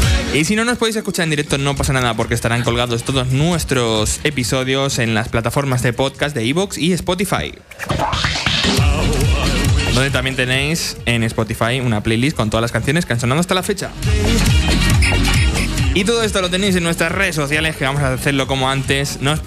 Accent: Albacete, Castilla-La Mancha, Spain; Y albaceteños ante todo. Yo soy español de Albacete.

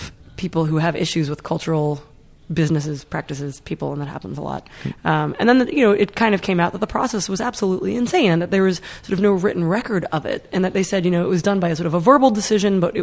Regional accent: Boston, Massachusetts, United States; You know, I grew up in Boston.

